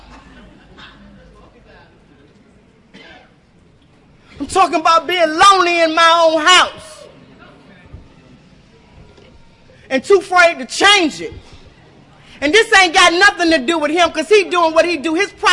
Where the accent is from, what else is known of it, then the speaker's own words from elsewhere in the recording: Norfolk, Virginia, United States; I'm from Norfolk, Virginia, and ain't nothing wrong with it.